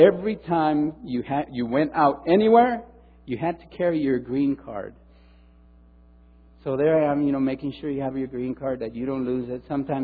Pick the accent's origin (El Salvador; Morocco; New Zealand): El Salvador; now in Los Angeles, United States; that they knew that I was from El Salvador, they would look at you.